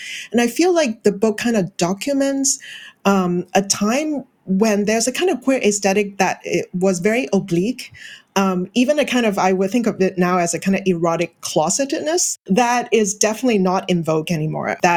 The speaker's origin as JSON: {"language": "English", "country": "Hong Kong", "tie": "born or raised there", "said": "my own experience growing up in Hong Kong"}